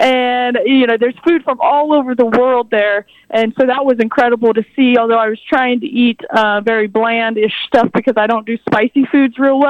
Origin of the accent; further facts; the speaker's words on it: Emporia, Kansas, United States; Emporia, Kansas, my hometown